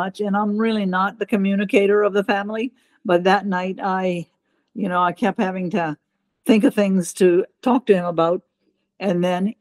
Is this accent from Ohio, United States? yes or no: no; Louisiana, United States; Okay. I grew up in South Louisiana